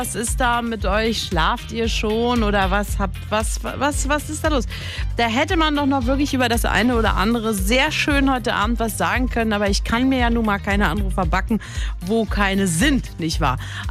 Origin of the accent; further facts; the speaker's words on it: Dresden, Saxony, Germany; born there; Aber das ist tatsächlich so, dass ich bin geboren in Dresden, was in Sachsen ist.